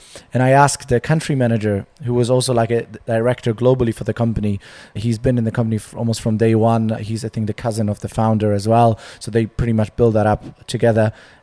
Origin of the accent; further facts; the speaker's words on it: Poland; moved away as an adult; also born or lived in Hamburg, Germany; now in London, United Kingdom; I moved here when I was 19. Although I was born in Hamburg in Germany, where I spent my first 7 years, but then I grew up and did most of my school years in Poland.